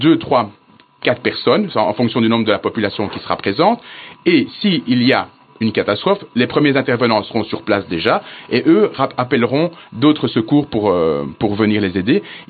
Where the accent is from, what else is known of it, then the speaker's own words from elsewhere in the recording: Belgium; Donc, comment est-ce que la médecine de catastrophe a débuté chez nous en Belgique?